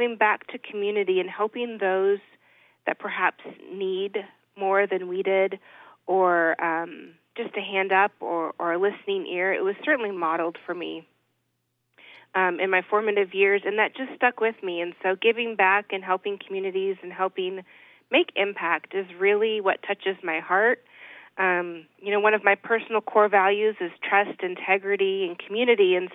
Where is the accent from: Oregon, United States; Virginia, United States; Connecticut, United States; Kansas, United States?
Oregon, United States; Portland; I grew up in the Portland metropolitan area of Oregon and spent most of my time there.